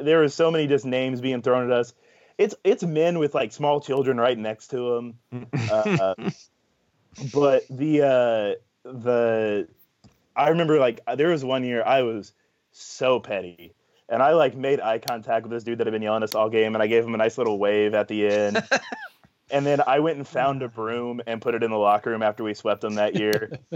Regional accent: Nashville, Tennessee, United States; That place, I mean, I grew up in Nashville. I grew up a Tennessee fan, so I already don't like Vanderbilt.

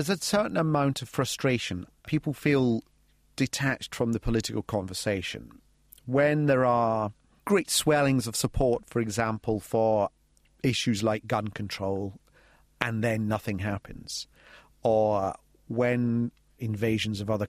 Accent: Scotland, United Kingdom; And because I'm Scottish, people seem to imagine, therefore, that all the anger and the aggression and the rage comes from me, and are then surprised when I open my mouth and out comes a very un-Scottish accent.

